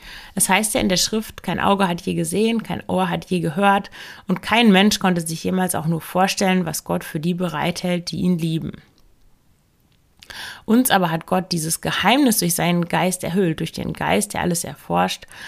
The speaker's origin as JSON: {"language": "German", "region": "Lower Saxony", "country": "Germany", "said": "Und ich komme ja aus dem Emsland und das Bistum Osnabrück, ja, da gehört auch das Emsland dazu."}